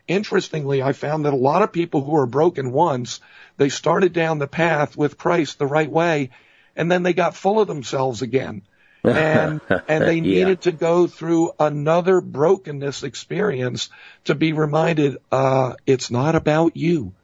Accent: New York City, New York, United States; born there; You know, I was born in New York City. We have an expression there.

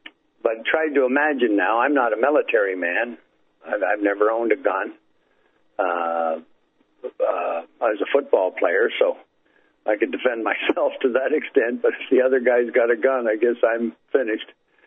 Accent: Canada; I want to start out by saying I am grateful as a Canadian for America.

